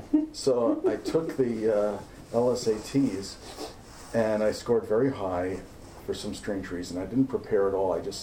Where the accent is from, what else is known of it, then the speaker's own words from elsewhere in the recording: New York City, New York, United States; also born or lived in Syracuse; now in Lansing, United States; I grew up in New York City, but I went undergrad to Syracuse.